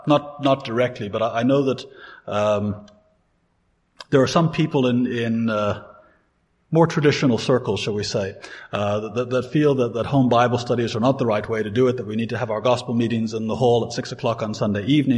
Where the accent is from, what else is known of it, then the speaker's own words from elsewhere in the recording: United States; I know that when I go to people, they know I'm an American. People in America don't think I sound so American, but people in Ireland think I sound very American.